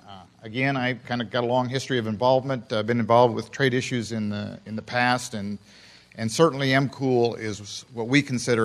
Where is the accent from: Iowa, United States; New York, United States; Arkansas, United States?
Iowa, United States; Dysart; I'm a producer from Dysart, Iowa. We're located about 20 miles south of Waterloo.